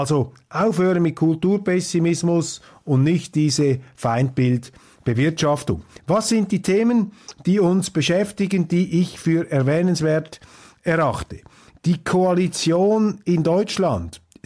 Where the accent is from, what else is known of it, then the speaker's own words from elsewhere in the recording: Switzerland; So lange gibt es jetzt die Demokratie dort auch noch nicht, wie bei uns in der Schweiz.